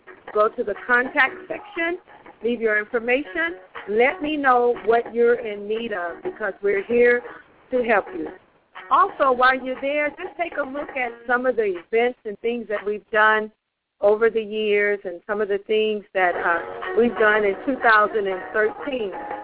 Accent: San Antonio, Texas, United States; Well, we grew up together in San Antonio

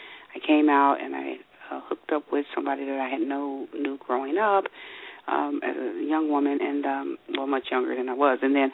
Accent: Cincinnati, Ohio, United States; I was working as a file clerk at a bank in downtown Cincinnati, which was my hometown.

